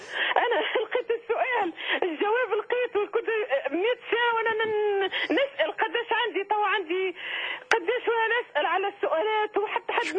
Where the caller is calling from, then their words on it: Tunisia; انا من تونس